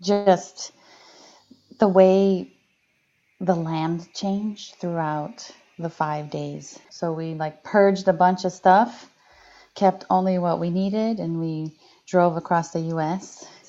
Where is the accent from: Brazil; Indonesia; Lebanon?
Brazil; also born or lived in Rome, Italy; I'm born in Rome, but I grew up in Brazil. My father's American and my mother, she's English, Polish.